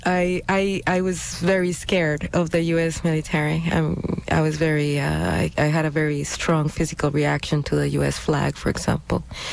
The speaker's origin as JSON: {"language": "English", "country": "Costa Rica", "said": "I'm from Costa Rica, and I, during the late 70s, early 80s, I was there during the invasions"}